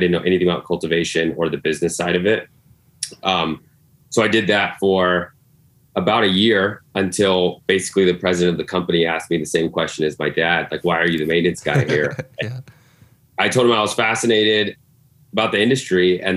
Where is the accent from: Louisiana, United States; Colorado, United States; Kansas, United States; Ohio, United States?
Colorado, United States; Definitely born and raised in Colorado. Very proud of it. I actually studied at University of Northern Colorado